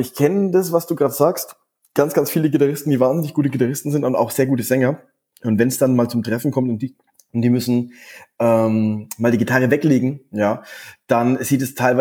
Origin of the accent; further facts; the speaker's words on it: Erlangen, Bavaria, Germany; Die kamen ja aus dem Ort, wo ich aufgewachsen bin, aus Erlangen.